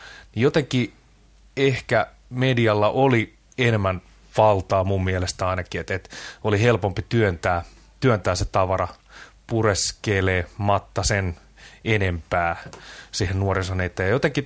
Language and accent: Finnish; Hamina, Kymenlaakso, Finland; mä oon kotoisin semmoista pikkukaupungista kuin Hamina